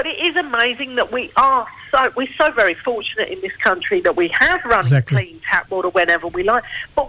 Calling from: Sydney, New South Wales, Australia; We're based in Sydney.

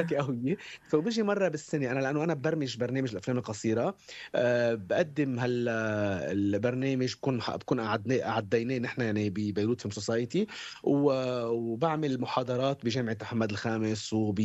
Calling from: Morocco; يعني عم نعلن أخبار حلو وأنا عم بحكيكي من المغرب

